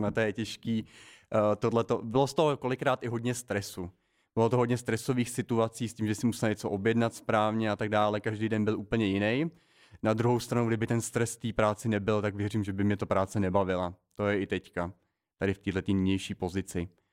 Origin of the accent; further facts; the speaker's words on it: Čechtice, Central Bohemian Region, Czechia; Já pocházím z Čechtic.